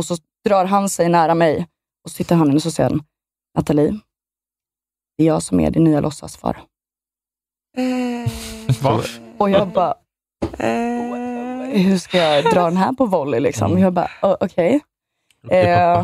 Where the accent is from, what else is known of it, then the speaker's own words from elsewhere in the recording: Gothenburg, Västra Götaland County, Sweden; now in Stockholm, Sweden; Nej, jag är från Göteborg.